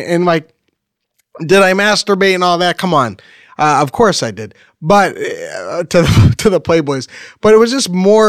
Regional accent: New Hampshire, United States; So I grew up in New Hampshire, and I have one older brother that's 4 years older.

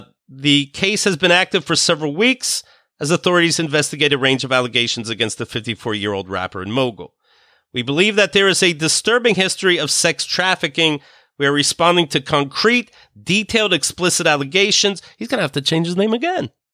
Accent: Pennsylvania, United States; I have some news from my my hometown. This is Somerset County, Pennsylvania. I was born in Somerset County.

